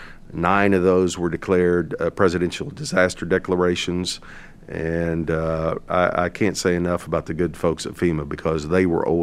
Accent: Oklahoma, United States; Tornado Alley, thank you, Bob. Oklahoma. My hometown was virtually destroyed in 1955 by a tornado

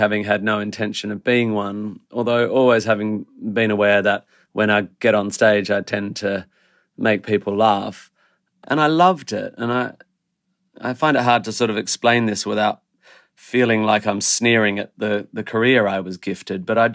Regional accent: Perth, Western Australia, Australia; I grew up in Perth, West Australia, and I had piano lessons up to about grade 3

